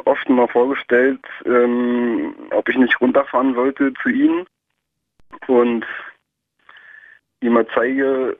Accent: Brandenburg, Germany; born or raised there; also born or lived in Berlin

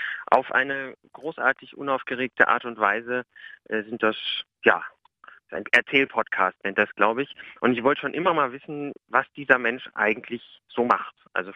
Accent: Hamelin, Lower Saxony, Germany; in Hameln, wo ich herkomme.

